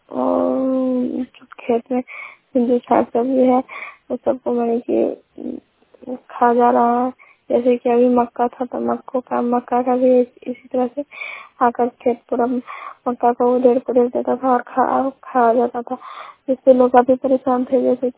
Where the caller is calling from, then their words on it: Sawajpur, India; मैं रिपोर्टर … सवाजपुर पंचायत के सवाजपुर गांव से बोल रही हूँ।